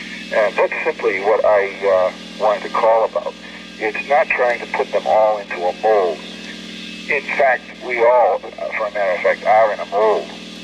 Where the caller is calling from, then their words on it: Massachusetts, United States; I can hear you very well, and this, I'm calling from Massachusetts.